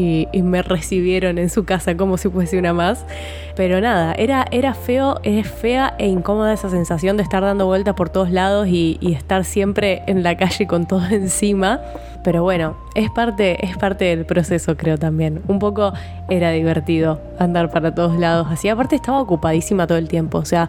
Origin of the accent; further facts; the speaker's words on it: Rosario, Santa Fe, Argentina; yo soy de Rosario, vivía con mis papás en zona norte y mi laburo, mis estudios, mi novio, todo estaba en el centro de Rosario.